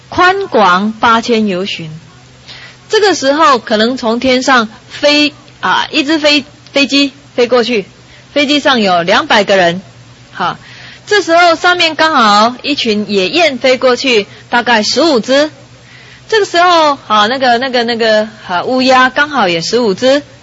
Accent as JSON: {"language": "Chinese", "country": "China", "said": "灰色在我们中国人讲傲塞些，没有人要的颜色"}